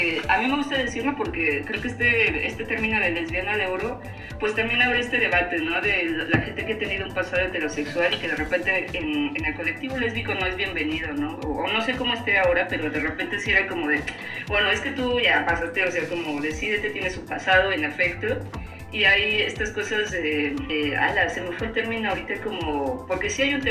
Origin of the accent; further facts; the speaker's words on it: Mexico City, Mexico; Yo crecí en la Ciudad de México, soy del sur de la Ciudad de México